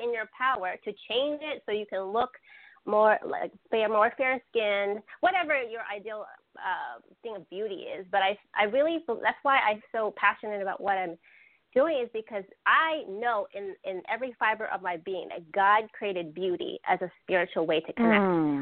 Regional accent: Philippines; I went back to the Philippines. I'm Filipino.

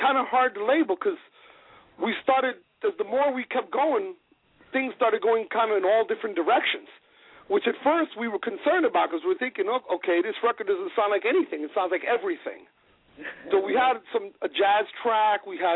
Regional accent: New York City, New York, United States; I'm originally from New York City. So I go back quite often to visit family and friends and work

